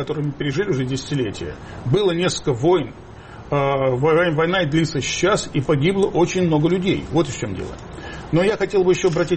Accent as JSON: {"language": "Russian", "region": "Riga", "country": "Latvia", "tie": "born or raised there", "also_born_or_lived": "Belarus", "said": "Я, скажем, родился в Беларуси, у меня там много родственников, где-нибудь, в другой стране. Вырос я в Риге. У меня там могила отца, жила мама, брат, сестры."}